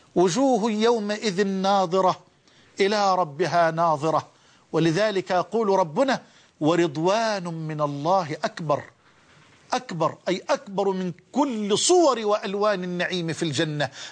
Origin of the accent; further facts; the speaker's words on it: Egypt; عندنا في مصر بيقولوها عجلة برا اللي هي البايسكل